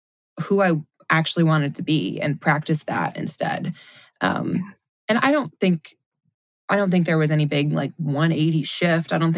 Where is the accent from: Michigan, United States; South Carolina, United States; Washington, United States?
Michigan, United States; I felt very much like my hometown I often joke that if the South is the Bible Belt, Southwest Michigan's kind of the coordinating tie clip a little farther north. And so all of my friends, my community in Michigan